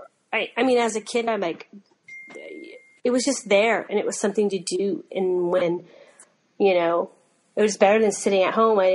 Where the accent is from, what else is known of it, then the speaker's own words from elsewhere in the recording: Utah, United States; And where I grew up in Utah, like this town, like we wouldn't get all the movies when they came out.